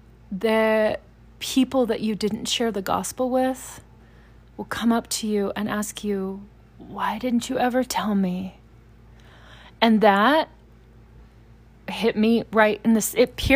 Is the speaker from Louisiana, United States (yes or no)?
yes; Louisiana, United States; I'm from Louisiana.